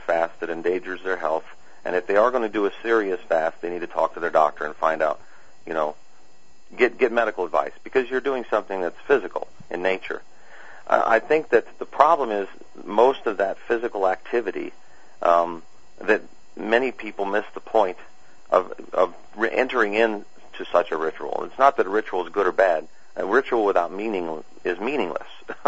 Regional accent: United States; Well, as an American, I'll agree with you.

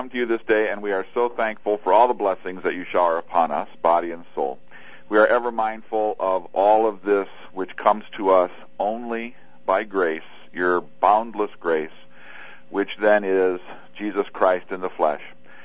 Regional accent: Cleveland, Ohio, United States; Well, yeah, but I'm from Cleveland, remember

